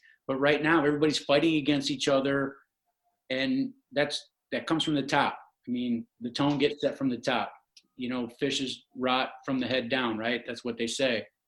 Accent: United States; He never embarrassed me as an American.

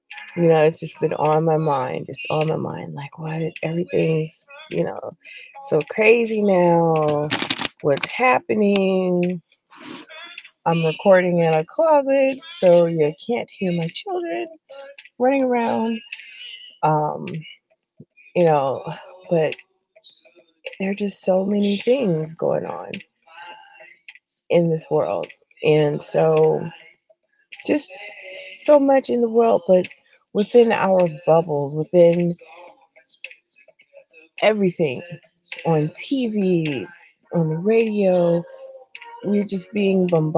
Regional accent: California, United States; So, you know, I'm from California, right? Northern California.

